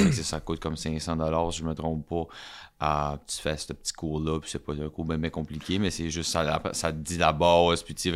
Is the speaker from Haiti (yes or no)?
no; Edmundston, New Brunswick, Canada; je viens de Edmundston. J'ai été à l'école Notre-Dame, après ça, Paul-Valente, après ça, c'est ça, j'ai commencé mon bac en administration ici à l'université. J'ai été à Moncton